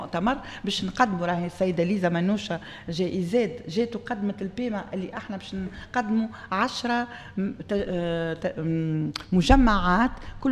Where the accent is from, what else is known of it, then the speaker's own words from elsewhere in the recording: Tunisia; اللي عندنا في تونس